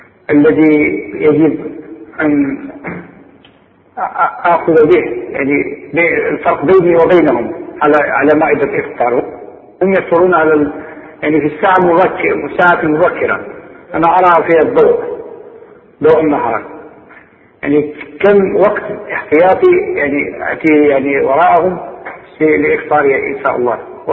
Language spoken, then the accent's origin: Arabic; Morocco; now in Europe; انا من المغرب مستبصر. نعم ساكن في الغرب